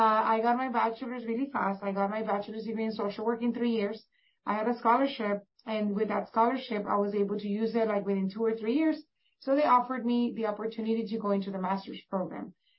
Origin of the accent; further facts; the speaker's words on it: Reynosa, Tamaulipas, Mexico; I was born in Reynosa, Tamaulipas, Mexico, which is a border town with McAllen, Texas. And when I was raised over there, I would come back and forth every weekend.